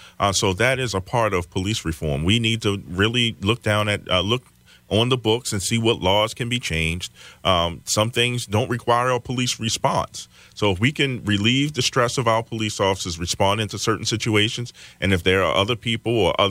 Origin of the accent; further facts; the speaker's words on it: Baltimore, Maryland, United States; well, I grew up in West Baltimore.